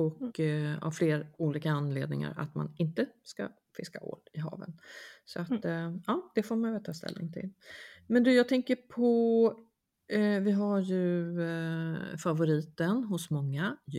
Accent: Västra Götaland County, Sweden; Jag är uppvuxen i Dalsland.

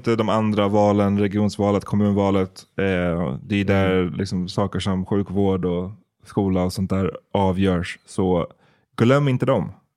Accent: Sweden; born there; Jag är svart, men jag är liksom född i Sverige. Jag pratar svenska perfekt.

